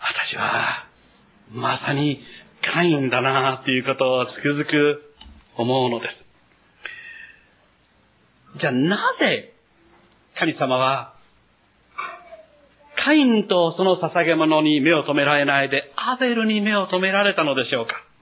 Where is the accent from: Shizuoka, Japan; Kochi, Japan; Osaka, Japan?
Kochi, Japan; Tosashimizu; 私は高知で生まれて、高知の市内の町の小学校に通っていました。